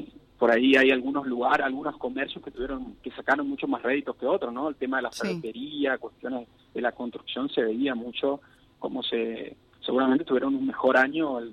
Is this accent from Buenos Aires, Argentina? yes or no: no; Corrientes, Argentina; Si bien somos todos correntinos, pero estamos en distintos lugares